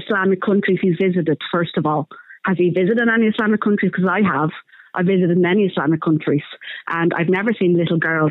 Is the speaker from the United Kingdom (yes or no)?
no; Ireland; her father's a Pakistan Muslim and I'm Irish Catholic. She's born in Ireland. We've lived in Ireland together for 10 years.